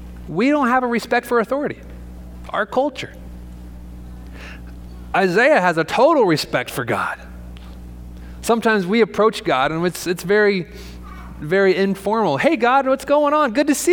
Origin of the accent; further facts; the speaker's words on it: Washington, United States; I grew up on the Seattle side, on the west side, where there's more shaking happening over by the fault line over there.